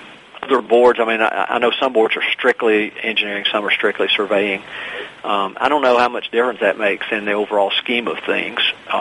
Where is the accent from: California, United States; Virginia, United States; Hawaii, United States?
Virginia, United States; And there are lots of boards, like the one in my home state of Virginia, for example.